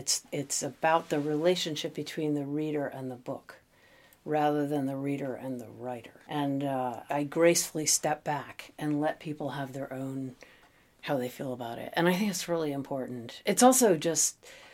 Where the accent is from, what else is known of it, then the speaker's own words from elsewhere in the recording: Washington, District of Columbia, United States; I was a kid from Washington, D.C., and New York is really terrifying in the early 80s.